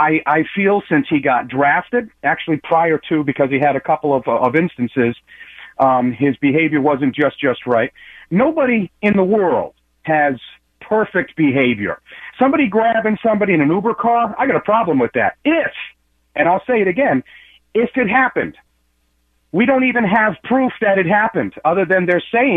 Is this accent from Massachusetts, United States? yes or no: yes; Fall River, Massachusetts, United States; from Fall River, Massachusetts.